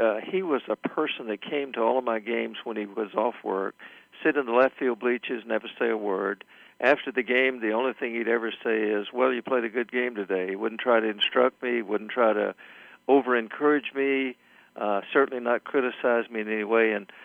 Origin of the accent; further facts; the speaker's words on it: Sumter, South Carolina, United States; the New York Yankees had a farm club that had spring training in my hometown, Sumter, South Carolina.